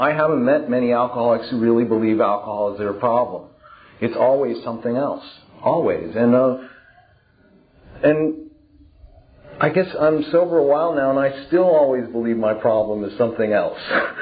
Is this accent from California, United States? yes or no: yes; San Francisco, California, United States; I was born in San Francisco, right in the middle of the Haight-Ashbury. It was an accident that I grew up there.